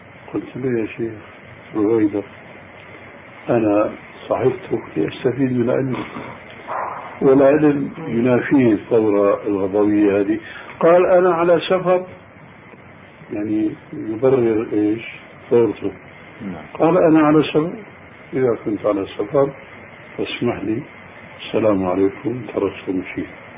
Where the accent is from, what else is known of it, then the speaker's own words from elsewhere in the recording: Syria; بيحكوا المكتب عندنا في الشام